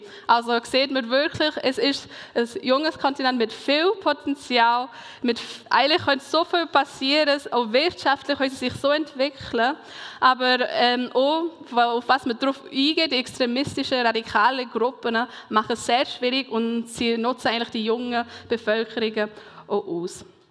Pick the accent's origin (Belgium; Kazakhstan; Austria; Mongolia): Mongolia; also born or lived in Bern, Switzerland; now in Switzerland; komme von Bern. Genau, bin Schweizerin, aber in der Mongolei aufgewachsen. Das ist zwischen China und Russland. Und meine Eltern leben immer noch dort, die sind Missionare, also Missionarskind bin ich. Jetzt bin ich etwa seit 3 Jahren in der Schweiz